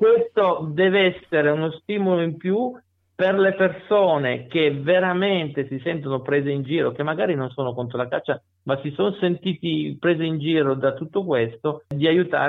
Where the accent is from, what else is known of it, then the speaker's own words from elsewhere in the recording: Turin, Piedmont, Italy; perché comunque era in Piemonte, io sono di Torino.